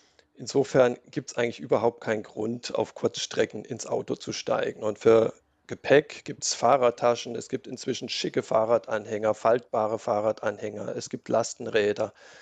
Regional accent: Baden-Württemberg, Germany; Ich komme aus der Gegend vom Kaiserstuhl.

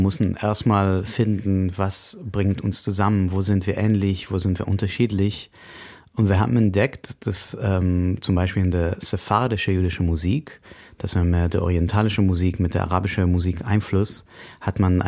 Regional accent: Israel; Ich komme aus Israel

